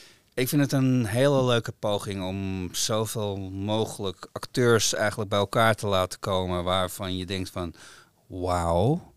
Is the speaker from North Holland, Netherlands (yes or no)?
yes; Amsterdam, North Holland, Netherlands; Ik ben een Amsterdammer.